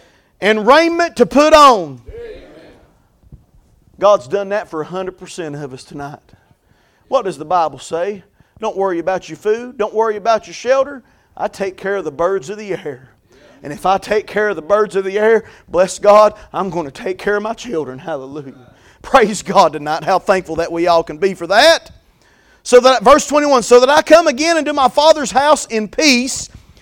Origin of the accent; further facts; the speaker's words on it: United States; y'all know I'm from Carter County, so anything goes up there. Eventually, I'm going to get done saying I'm from Carter County, okay?